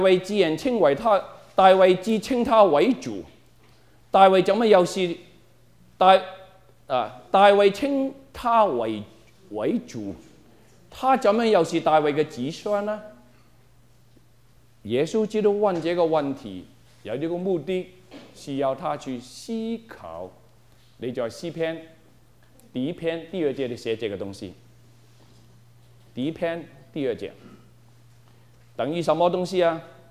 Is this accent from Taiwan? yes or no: yes; Taiwan; accent: Taiwanese Mandarin; 我是台湾国语，哎，真的很难听啊